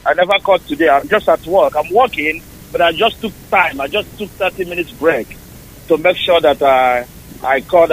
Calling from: Scotland, United Kingdom; I'm calling from Scotland, United Kingdom.

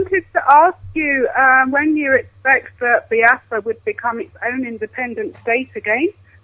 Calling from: London, United Kingdom; I'm calling from London.

